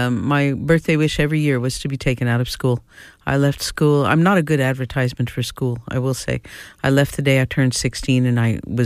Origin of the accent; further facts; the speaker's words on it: New Jersey, United States; So I'm from New Jersey, same area as